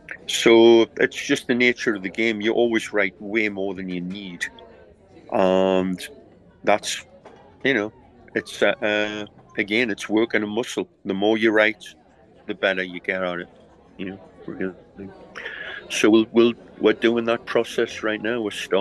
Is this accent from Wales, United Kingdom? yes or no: no; Newcastle, North East England, United Kingdom; I'm from Newcastle, so it's got to be Newcastle United, and they're doing pretty damn well at the moment.